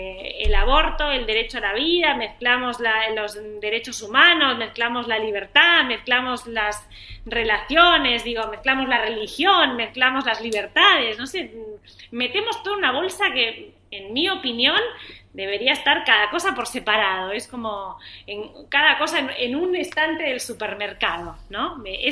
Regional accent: Spain; now in Argentina; yo soy española hace, como te decía, 15 años que vivo aquí

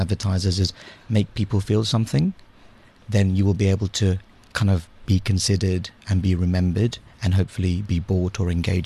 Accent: London, United Kingdom; also born or lived in India / Liberia; And I went to the UK when I was about 7 or 8. So I've been in the UK ever since, and kind of grew up in London

